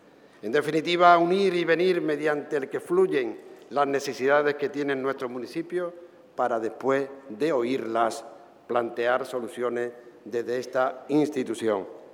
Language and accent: Spanish; Seville, Andalusia, Spain; aquí somos sevillanos, pero también andaluces y españoles.